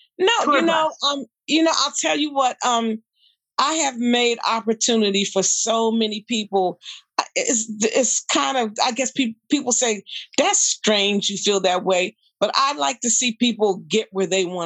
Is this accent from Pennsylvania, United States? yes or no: yes; Pittsburgh, Pennsylvania, United States; now in Philadelphia, United States; I now live in Philly. I've been in Philly for quite some time, but I'm from Pittsburgh, Pennsylvania.